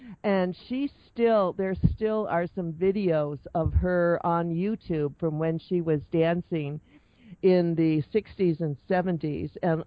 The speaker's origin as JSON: {"language": "English", "region": "Michigan", "country": "United States", "said": "Okay, well, I was born in the Midwest. I'm from Michigan, and I come from a typical alcoholic, dysfunctional Catholic family."}